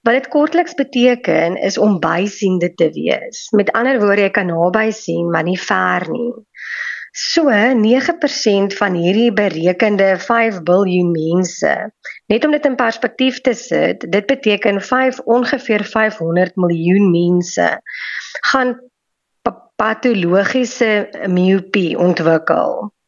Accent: Emalahleni, Mpumalanga, South Africa; soos julle weet. Ek is oorspronklik van Mpumalanga, 'n klein dorpie genaamd Emalahleni of Witbank, soos mense dit al beter ken.

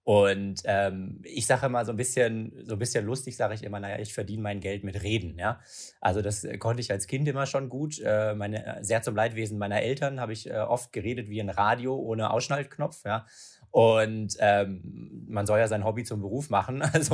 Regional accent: Hamburg, Germany; born there; Und dann schlussendlich den Sprung nach Hamburg und ich bin dann in Hamburg geboren worden.

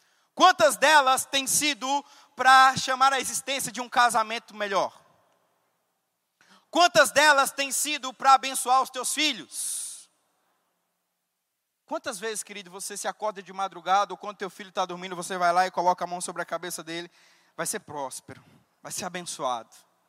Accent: Paraná, Brazil; eu vim lá do Paraná

